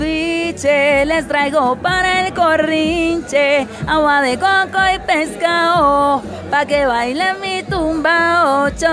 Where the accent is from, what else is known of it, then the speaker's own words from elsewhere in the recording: Cali, Valle del Cauca, Colombia; Crecí en Cali, aunque he tenido la oportunidad de viajar mucho, pero ahí fue como mi niñez y todo el desarrollo de mi vida ahí.